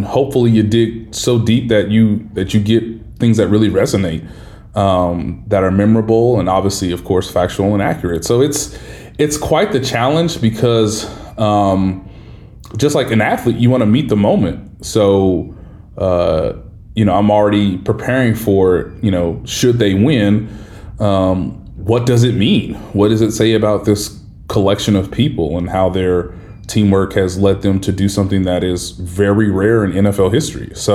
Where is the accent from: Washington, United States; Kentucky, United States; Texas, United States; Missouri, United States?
Missouri, United States; Kansas City; I have the commemorative one for the Kansas City Royals because I'm from Kansas City.